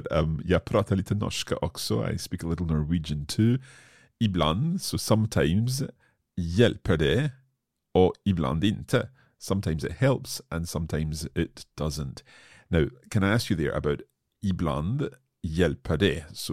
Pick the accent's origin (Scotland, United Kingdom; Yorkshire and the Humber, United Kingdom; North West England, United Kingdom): Scotland, United Kingdom; Jag kommer ifrån Scotland. So I come from Scotland.